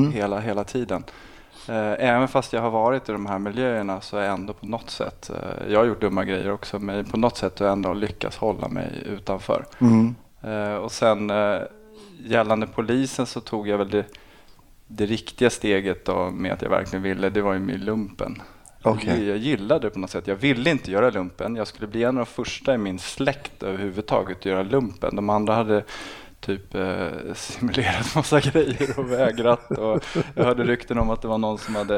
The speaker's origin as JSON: {"language": "Swedish", "town": "Botkyrka", "region": "Stockholm County", "country": "Sweden", "tie": "born or raised there", "also_born_or_lived": "Salem", "said": "Jag är uppvuxen i Botkyrka i Alby fram till jag var 12, och sen en annan förort då som heter Salem."}